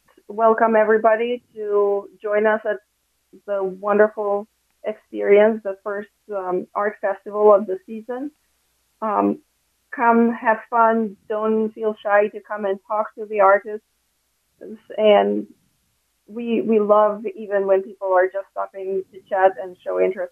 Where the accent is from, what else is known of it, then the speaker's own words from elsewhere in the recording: Kosovo; English is a second language; now in Buffalo, United States; I'm originally from Kosovo, a small country in Europe.